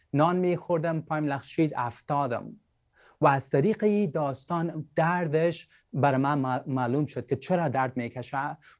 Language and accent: Persian; Afghanistan; moved away; ما کسایی که از افغانستان هستیم، در افغانستان تولد شدیم،